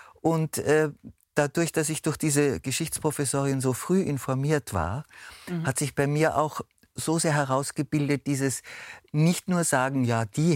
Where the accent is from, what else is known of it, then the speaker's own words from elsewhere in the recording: Vienna, Austria; du bist aufgewachsen da in Floridsdorf in dem Arbeiterbezirk und so ärmlich.